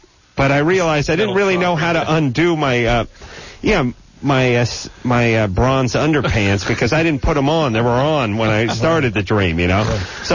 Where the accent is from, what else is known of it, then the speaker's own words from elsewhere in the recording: North Hollywood, California, United States; I grew up in North Hollywood with a lot of guys who did a lot of stuff